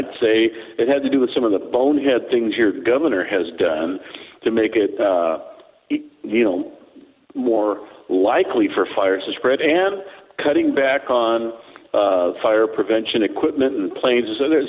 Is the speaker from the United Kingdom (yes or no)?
no; San Diego, California, United States; You're in California, and I'm from San Diego